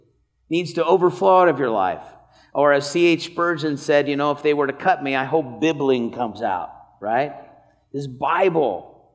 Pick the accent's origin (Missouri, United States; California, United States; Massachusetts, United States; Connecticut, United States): California, United States; now in Houston, United States; I live in Texas now. I grew up in Southern California. I've now been in Texas 29 years.